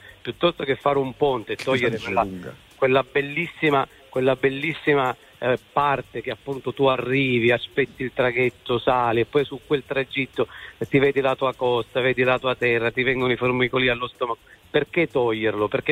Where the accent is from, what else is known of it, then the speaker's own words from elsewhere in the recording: Sicily, Italy; now in Rapallo, Italy; io sono siciliano ma vivo a Rapallo.